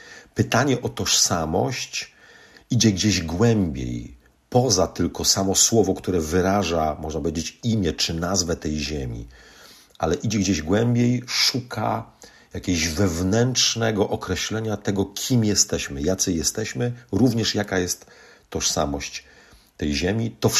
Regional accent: West Pomeranian Voivodeship, Poland; ja pochodzę z Pomorza Zachodniego, ale od wielu lat nie mieszkam na Pomorzu Zachodnim. Spoglądam na te ziemię z perspektywy Małopolski, z perspektywy Galicji.

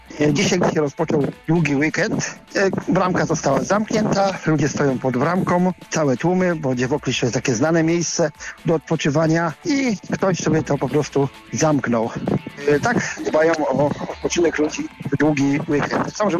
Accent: Szczecin, West Pomeranian Voivodeship, Poland; Dzień dobry, jestem ze Szczecina.

